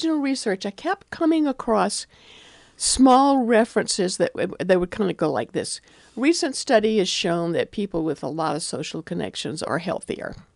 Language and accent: English; Portland, Oregon, United States; now in Astoria, United States; it came from a neighborhood in my hometown of Portland.